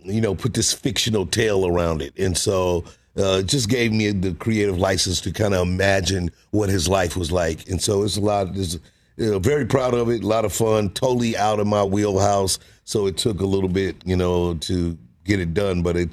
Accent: St. Louis, Missouri, United States; But I grew up in St. Louis. We didn't really have a basketball team ever.

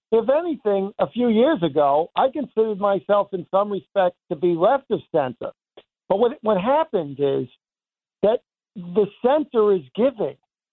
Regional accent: Valley Stream, New York, United States; And I grew up in Valley Stream.

